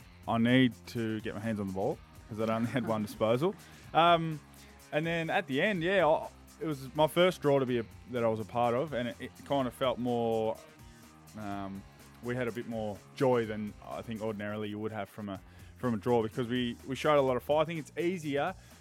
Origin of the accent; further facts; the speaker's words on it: Swan Hill, Victoria, Australia; He's from Swan Hill. I'm from Swan Hill.